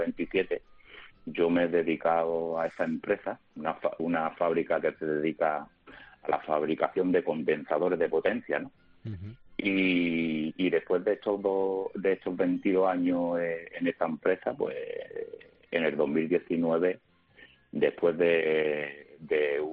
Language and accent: Spanish; Málaga, Andalusia, Spain; Yo soy una persona que soy de Málaga, y te llamo desde Málaga